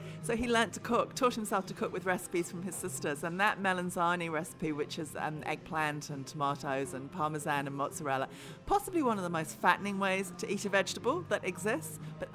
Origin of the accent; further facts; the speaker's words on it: England, United Kingdom; now in New Zealand; Yeah, I married a Kiwi and I've been here 14 years now and I am a New Zealander, but I grew up in England and we used to spend summer holidays in Italy.